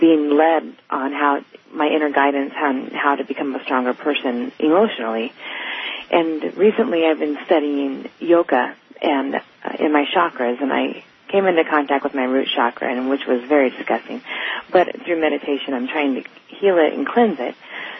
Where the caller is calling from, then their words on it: California, United States; I'm calling from California.